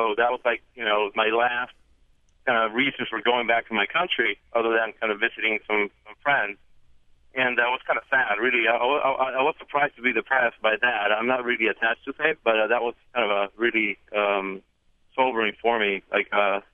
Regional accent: Venezuela; now in Boston, United States; And I emigrated from Venezuela to Boston. And, you know, leaving behind, you know, that's a broad question. I left behind everything, all, you know, my entire half of my life, memories about places, about people, relationships.

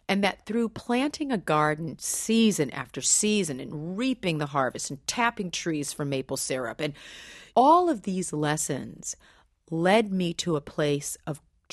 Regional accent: Gray, Maine, United States; She and two of her friends in Gray, Maine raised me.

